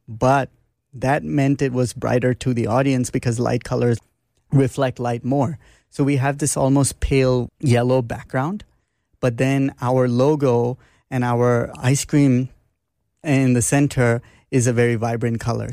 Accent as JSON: {"language": "English", "country": "India", "tie": "born or raised there", "said": "growing up in India, in a specific part of India where the food scene was really prominent"}